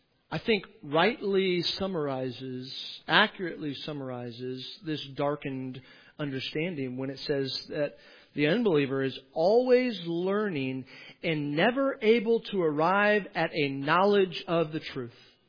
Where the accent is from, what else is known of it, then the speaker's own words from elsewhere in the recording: Delaware, United States; In my home state of Delaware, they can't even figure out how public bathrooms should work.